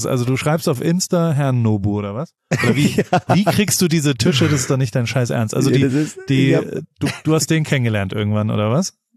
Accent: Heidelberg, Baden-Württemberg, Germany; Wir waren noch nie zusammen in Heidelberg.

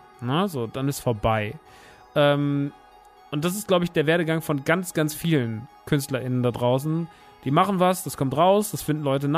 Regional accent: Rodgau, Hesse, Germany; alte Heimat, eher eine kleine Stadt in der Nähe von Offenbach und Frankfurt und so und Dietzenbach und Aschaffenburg und sowas. Da irgendwo in der Mitte liegt Rottgau

